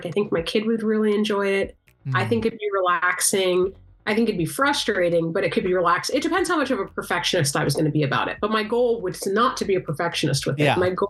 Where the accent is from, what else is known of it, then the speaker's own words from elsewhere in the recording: Montana, United States; now in New York, United States; Well, I grew up in Montana too